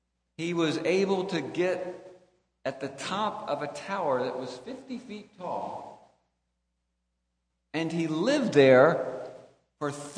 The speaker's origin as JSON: {"language": "English", "town": "Cincinnati", "region": "Ohio", "country": "United States", "tie": "born or raised there", "said": "I grew up in Cincinnati, Ohio. And we lived out in the suburbs about 8 or 10 miles from the church."}